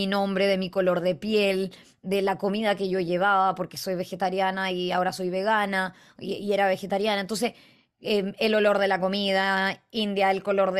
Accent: Arica, Arica y Parinacota, Chile; born there; also born or lived in United States; yo nací en Arica, yo nací en Chile, o sea, uno parte en casa.

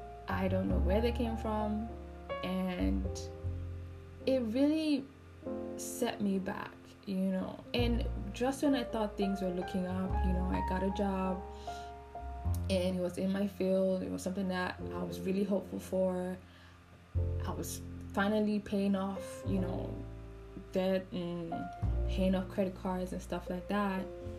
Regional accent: Nigeria; accent: Nigerian; I was afraid my Nigerian accent was going to come out like, eh?

